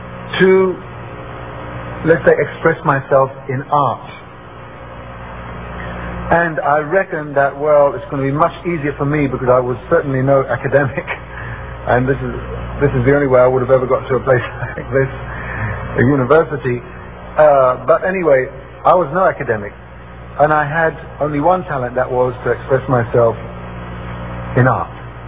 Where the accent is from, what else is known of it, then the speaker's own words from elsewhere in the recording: London, United Kingdom; I was born in London, in the UK, in this very exciting age of TV, of science, space, travel, etc. And I was growing up in a civilization which I felt was very promising.